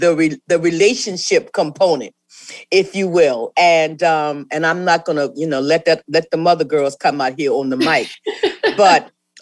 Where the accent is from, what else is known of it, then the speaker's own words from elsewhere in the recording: Lincolnville, South Carolina, United States; also born or lived in New York; You know, I'm from Lincolnville, South Carolina, but for those 30 years, I was truly a New Yorker.